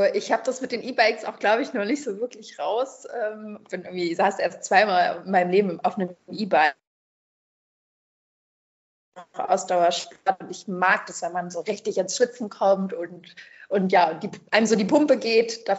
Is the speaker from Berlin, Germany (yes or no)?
yes; Berlin, Germany; Ich bin in Berlin groß geworden.